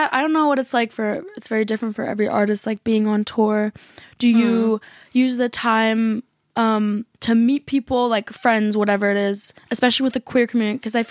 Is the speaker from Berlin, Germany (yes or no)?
yes; Berlin, Germany; English is a second language; And I'm from Berlin. I was born here, but I.